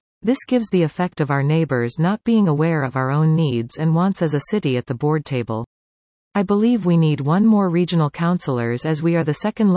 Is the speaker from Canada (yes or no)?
yes; Cambridge, Ontario, Canada; I am ninth generation from Cambridge and Waterloo region. I have lived here my entire life.